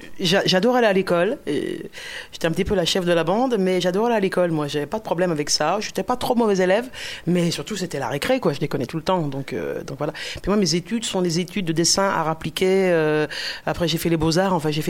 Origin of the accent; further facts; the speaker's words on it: Liège, Wallonia, Belgium; accent: Liège; un accent de Liège qui n'est pas très heureux comme accent. Et puis, donc, j'ai vite retravaillé mon accent